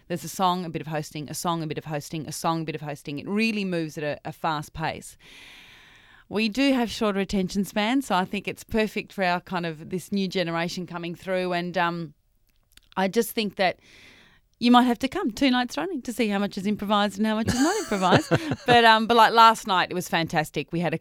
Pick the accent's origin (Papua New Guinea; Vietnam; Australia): Australia; Sydney, New South Wales; I'd never really worked in Melbourne and lived there, and because I'm from Sydney originally